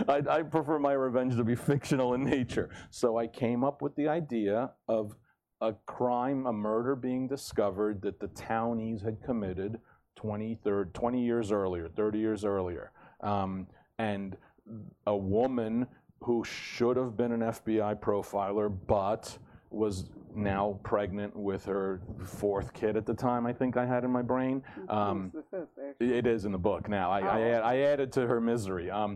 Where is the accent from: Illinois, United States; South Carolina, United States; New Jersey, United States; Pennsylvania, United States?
New Jersey, United States; I'm an immigrant to this country, but I grew up in New Jersey my entire life, so I'm this weird kind of on the outside, but on the inside as well.